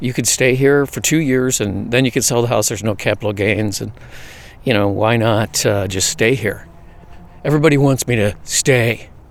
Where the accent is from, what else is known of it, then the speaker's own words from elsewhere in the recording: Chicago, Illinois, United States; I'm from the Midwest. Most of the stuff, the oldest thing where I grew up in Chicago was Fort Dearborn